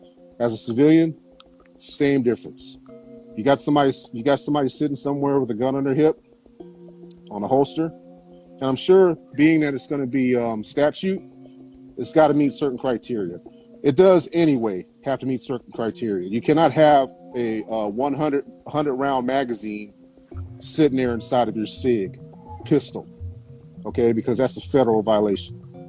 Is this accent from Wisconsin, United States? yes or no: no; Los Angeles, California, United States; And I'm from Los Angeles. I didn't always pack. I grew up without having to worry about worrying about packing as a kid.